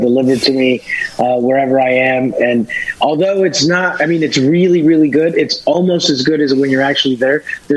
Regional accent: Chicago, Illinois, United States; I'm a Chicagoan through and through.

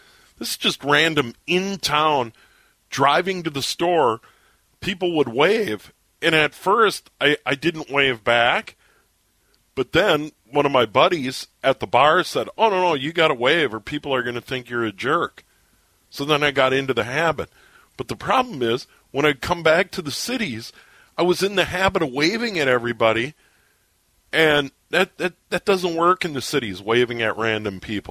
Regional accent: Minnesota, United States; also born or lived in St. Paul; You know, I was born in St. Paul, grew up in the suburbs. And my first radio job was in a small town in western Minnesota.

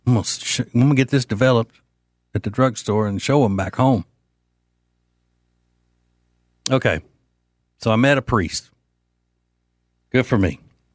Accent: Louisiana, United States; I'm not from South Louisiana, and everything in South Louisiana is Catholic. I'm from central to north Louisiana, where it's all different kinds of faiths. I was raised Southern Baptist.

